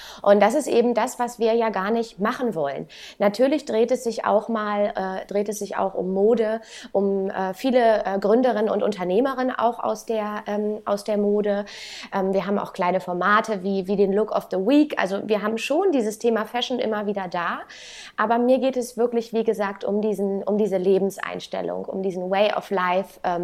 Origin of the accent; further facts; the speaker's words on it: Hanover, Lower Saxony, Germany; born there; also born or lived in Stuttgart; Ich bin gebürtig aus Hannover. Dort leben wir jetzt auch aktuell wieder. Seit Leons Geburt eigentlich. Wir sind wenige Wochen vor der Geburt umgezogen. Also seit Februar 2020.